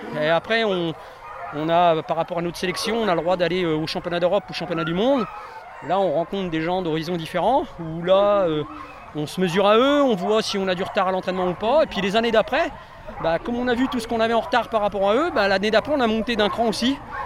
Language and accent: French; Hauts-de-France, France; je viens de l'Oise, donc à 500 km d'ici.